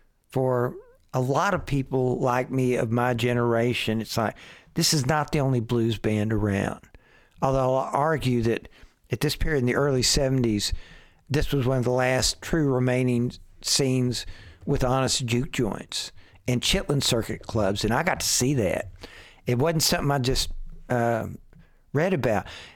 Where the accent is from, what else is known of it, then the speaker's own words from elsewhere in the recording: Fort Worth, Texas, United States; Yeah, that's growing up in Texas, and, you know, in Fort Worth, like most other Texas cities, you grew up around, definitely there was a larger black community than there was a brown community.